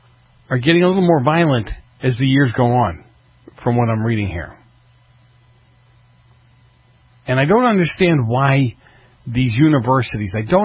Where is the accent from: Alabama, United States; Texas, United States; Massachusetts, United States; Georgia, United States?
Massachusetts, United States; I grew up in Massachusetts. They were below us.